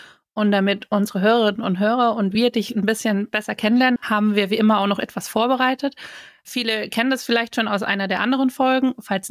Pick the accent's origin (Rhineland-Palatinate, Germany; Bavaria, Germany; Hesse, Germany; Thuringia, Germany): Bavaria, Germany; Für mich als Fränkin